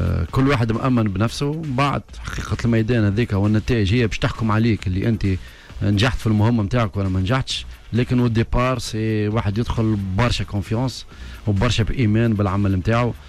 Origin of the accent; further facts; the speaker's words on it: Tunisia; ونشوفوا المدربين الكبار اللي عندنا في تونس